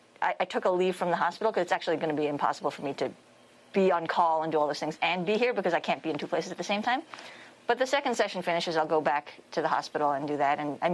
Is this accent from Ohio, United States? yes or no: no; Manhattan, New York, United States; now in Georgia, United States; Georgia is actually, in many ways, even more diverse than where I grew up in Manhattan.